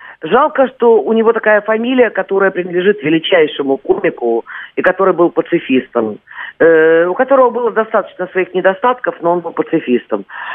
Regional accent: Western Ukraine, Ukraine; born there; я пела на языке своей родины, я родилась на Западной Украине.

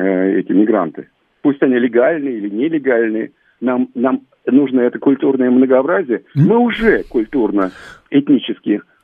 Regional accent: Kupavna, Moscow Oblast, Russia; Меня не приглашали из-за того, что я из Купавны

